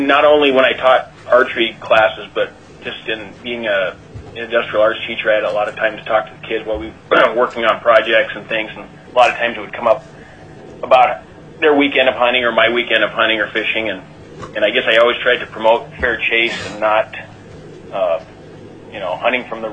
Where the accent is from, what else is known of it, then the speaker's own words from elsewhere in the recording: Wrangell, Alaska, United States; I'm from Wrangell. I have been here for 32 years.